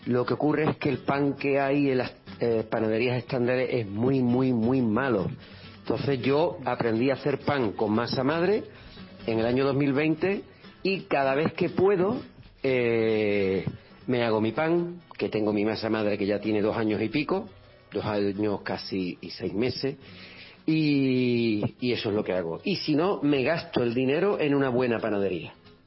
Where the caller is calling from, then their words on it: Cádiz, Andalusia, Spain; de Cádiz, un saludo a todo el mundo.